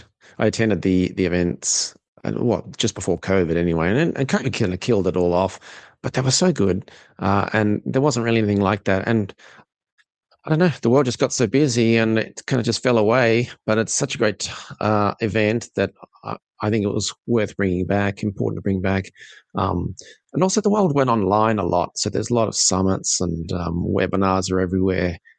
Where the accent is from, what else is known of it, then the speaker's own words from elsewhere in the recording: Australia; now in Ireland; I'm an Aussie in Ireland and still working on the tag.